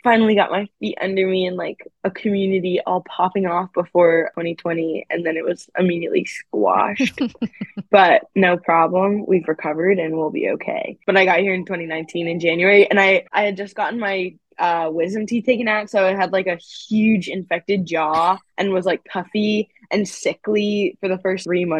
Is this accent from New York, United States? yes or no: yes; New York, United States; I'm from Long Island, so I kind of was here when I was younger, and then I went to boarding school where a lot of the kids would come into Manhattan a lot or lived here already.